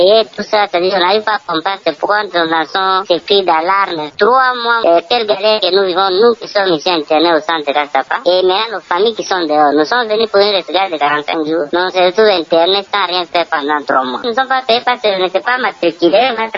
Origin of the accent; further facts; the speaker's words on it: Kongo Central, DR Congo; Si les chefs d'État aussi peuvent aussi voir notre cas, nous sommes des Congolais comme tout Congolais.